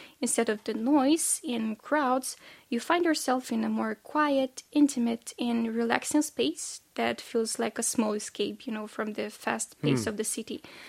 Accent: Moldova; I come from Moldova, a small country located in Eastern Europe between Romania and Ukraine.

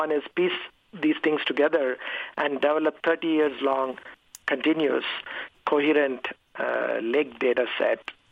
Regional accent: India; I mean, I grew up in India. You know, there were several lakes in every place that I grew up

